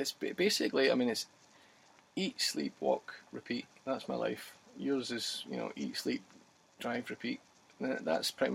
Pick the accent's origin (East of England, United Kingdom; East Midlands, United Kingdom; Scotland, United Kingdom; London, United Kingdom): Scotland, United Kingdom; I'm Scottish, and in Scotland we voted for marriage equality last year.